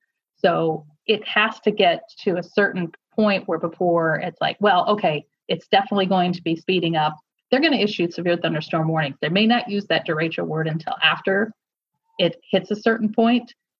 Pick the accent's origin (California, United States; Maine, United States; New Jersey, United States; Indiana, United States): Indiana, United States; I'm from Indiana. I don't know where Dallas County is.